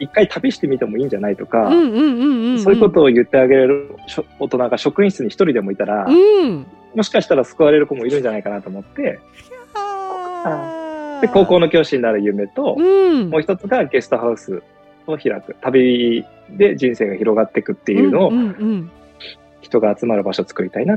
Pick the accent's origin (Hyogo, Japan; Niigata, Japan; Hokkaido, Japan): Hokkaido, Japan; Sapporo; now in Okushiri, Japan; 出身は札幌になってて、